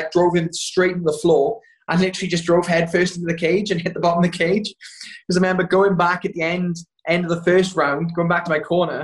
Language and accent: English; Wales, United Kingdom; I'm Welsh, man. We've done some wild shit. Like, I had a good childhood.